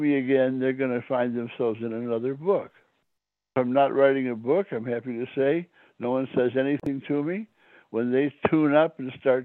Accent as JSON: {"language": "English", "town": "Chicago", "region": "Illinois", "country": "United States", "tie": "born or raised there", "said": "I grew up in Chicago."}